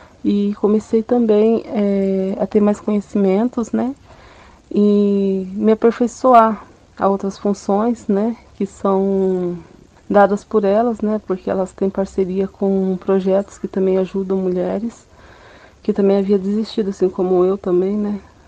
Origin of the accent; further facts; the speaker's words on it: Londrina, Paraná, Brazil; tenho 32 anos, sou natural de Londrina mesmo